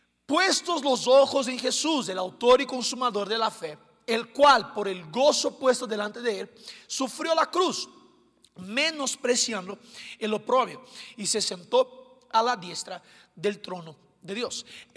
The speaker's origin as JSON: {"language": "Spanish", "region": "Rio de Janeiro", "country": "Brazil", "second_language": "Spanish", "said": "porque yo soy de Río de Janeiro, litoral de Brasil, y me encanta la playa."}